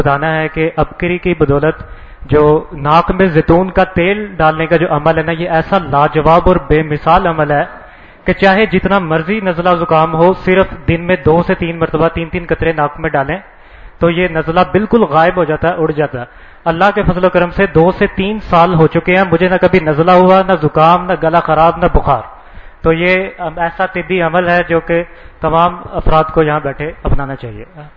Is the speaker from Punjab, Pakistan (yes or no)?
yes; Lahore, Punjab, Pakistan; میں سمن آباد لاہور سے آیا ہوا ہوں.